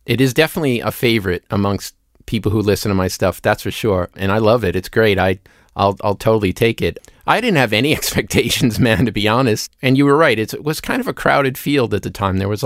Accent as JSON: {"language": "English", "town": "Queens", "region": "New York", "country": "United States", "tie": "born or raised there", "said": "Well, I grew up in Queens, spent a little time in Long Island, but not much, mostly in Queens."}